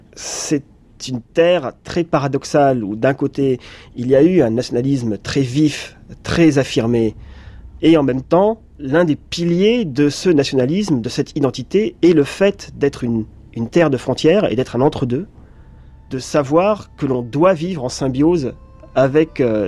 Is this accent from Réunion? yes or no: no; Differdange, Luxembourg; also born or lived in France; J'ai grandi à Differdange, mais je suis né juste de l'autre côté de la frontière, en France